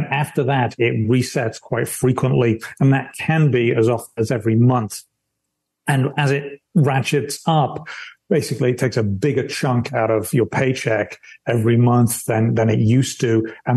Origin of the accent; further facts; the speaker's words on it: England, United Kingdom; accent: English; I have bad French when I speak it with my English accent